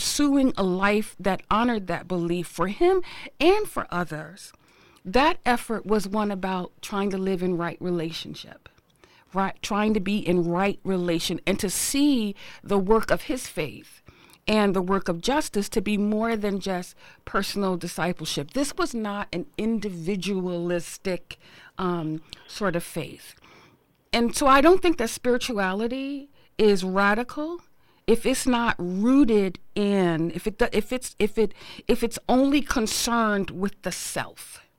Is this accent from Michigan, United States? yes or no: no; Newark, New Jersey, United States; it was a little difficult for me growing up in Newark to relate to some of what I heard people talking about Martin Luther King.